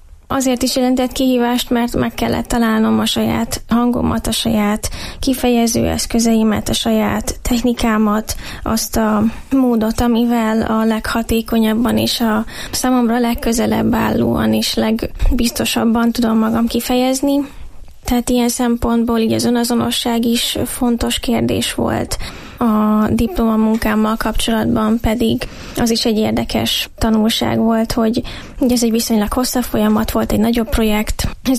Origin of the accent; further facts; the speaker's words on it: Radostyán, Borsod-Abaúj-Zemplén, Hungary; Miskolc mellől származom, egy kis faluból.